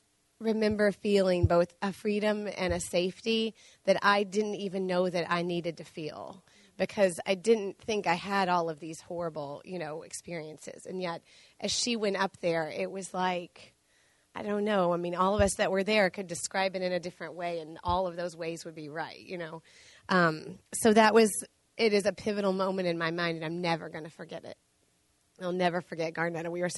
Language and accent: English; Searcy, Arkansas, United States; I grew up in Searcy, Arkansas, so I grew up in a very conservative, traditional church.